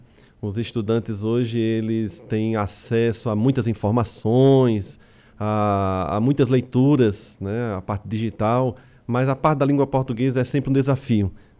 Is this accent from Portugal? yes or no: no; Natal, Rio Grande do Norte, Brazil; now in Criciúma, Brazil; Sou de Natal, Rio Grande do Norte.